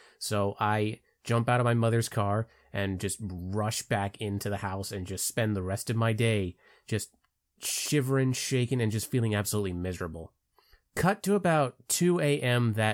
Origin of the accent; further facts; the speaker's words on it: Palm Bay, Florida, United States; Hey Leroy … I come from Palm Bay, Florida, so yes, I am a Florida man